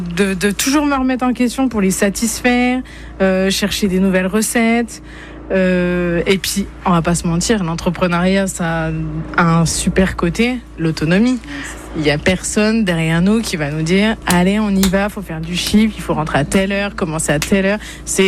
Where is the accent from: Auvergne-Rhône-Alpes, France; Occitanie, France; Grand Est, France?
Grand Est, France; Feilly; Alors, je viens de Feilly, un tout petit village vosgien.